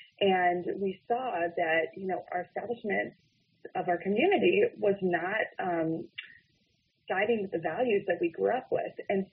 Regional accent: United States; And as American Jews, we need to be on the forefront of opposing this

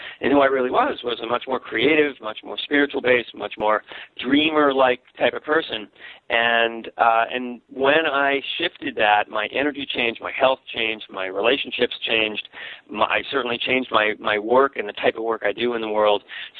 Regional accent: Northeast, United States; as a kid growing up in America and in the Northeast

